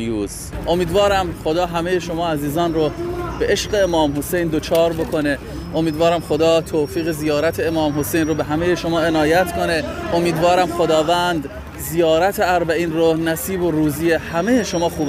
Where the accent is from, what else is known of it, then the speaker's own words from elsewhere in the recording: Mashhad, Razavi Khorasan, Iran; ما از مشهد اومدیم، از شهر امام رضا